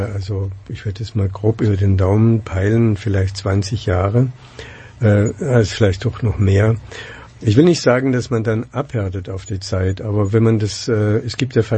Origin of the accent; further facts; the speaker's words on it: Germany; born there; Gut, ich bin auch Deutscher, aber es ist ja auch ein Zufall, dass ich in Deutschland geboren bin nach dem Krieg.